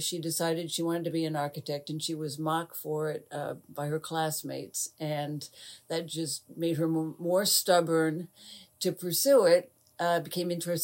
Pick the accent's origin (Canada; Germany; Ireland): Canada; Newfoundland and Labrador; I'm dual, Canadian and American. Mm-hmm. So I'm a bit of a unicorn in that regard. I'm from Newfoundland, Canada.